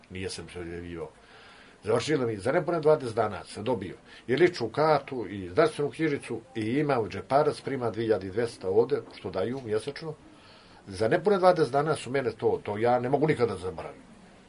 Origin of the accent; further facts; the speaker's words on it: Montenegro; moved away; Kad sam došao iz Crne Gore, nijesam pio alkohol.